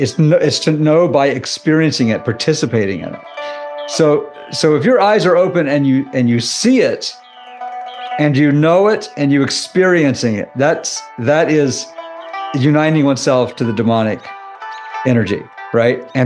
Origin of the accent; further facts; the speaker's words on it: West Virginia, United States; You know, I said naked because I'm from West Virginia.